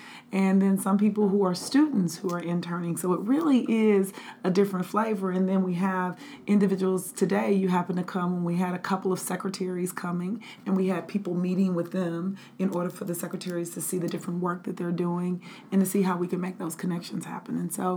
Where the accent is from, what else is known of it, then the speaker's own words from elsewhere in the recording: Milwaukee, Wisconsin, United States; And I also am a product of Wisconsin, Milwaukee's public schools.